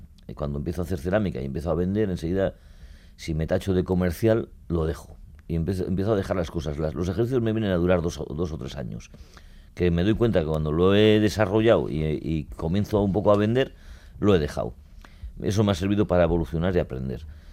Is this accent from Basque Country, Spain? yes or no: yes; Basque Country, Spain; el que soy vasco